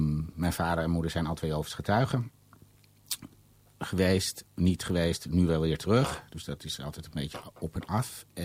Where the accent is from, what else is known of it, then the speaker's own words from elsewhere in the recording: North Brabant, Netherlands; also born or lived in Suriname; now in Amsterdam, Netherlands; Ik ben in Suriname geboren. Ik was ongeveer een jaar toen mijn ouders hier naartoe verhuisden. In Brabant opgegroeid. Ja, en al heel gelukkig, al 25 jaar gelukkig in Amsterdam.